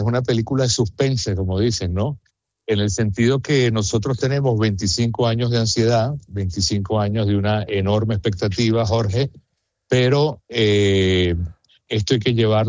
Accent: Venezuela; moved away as an adult; also born or lived in Colombia; now in Valencia, Spain; yo tuve que salir de Venezuela, primero a Colombia y luego cuando ganó Petro vine para acá y tengo ya 3 años en Valencia

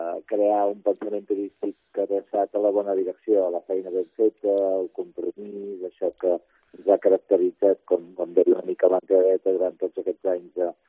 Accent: Palafrugell, Catalonia, Spain; born there; Vaig néixer a Palafrugell, ja fa molt de temps.

